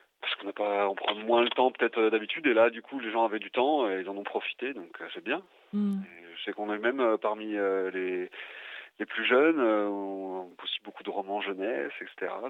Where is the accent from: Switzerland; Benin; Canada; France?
France; Rennes, Brittany; J'ai fait un stage dans une toute petite librairie d'art à Rennes, là d'où je viens, et ça m'a plu, en fait.